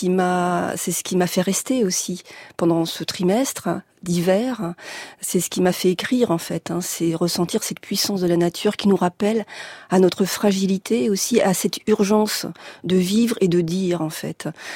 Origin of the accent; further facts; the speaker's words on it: Rennes, Brittany, France; Bien que mes origines soient bretonnes, nord-finistériennes, malgré tout, je suis née et j'ai grandi à Rennes, donc dans une autre Bretagne.